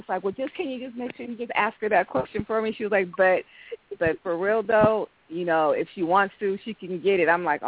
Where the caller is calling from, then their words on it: Tacoma, Washington, United States; Ladies, this is … I'm calling from Tacoma, Washington. I am a promoter out here for our LGBTQ community.